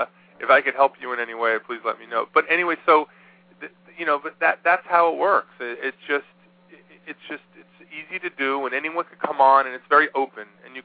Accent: New York, United States; And I was an Islander fan growing up. I grew up on Long Island.

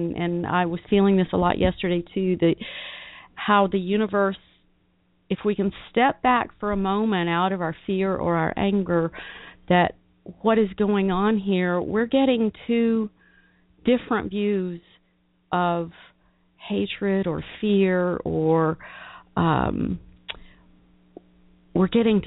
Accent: the South, United States; because I am from the South. I grew up in the South.

